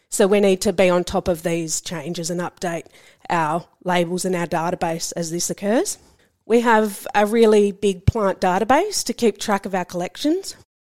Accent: Kangaroo Island, South Australia, Australia; I was brought up on Kangaroo Island, which is off Adelaide in South Australia, and it's a place known for its natural beauty. And I grew up on a big block of land with my family.

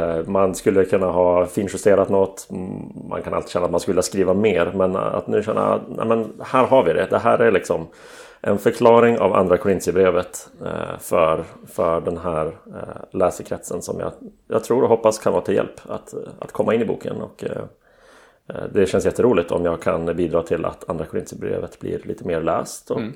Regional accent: Västerbotten County, Sweden; och sen upp i Västerbotten där jag kommer från.

